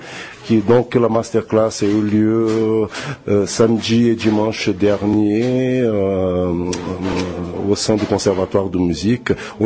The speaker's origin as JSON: {"language": "French", "town": "Porto Alegre", "region": "Rio Grande do Sul", "country": "Brazil", "said": "moi, je suis originaire du sud du Brésil, de Porto Alegre."}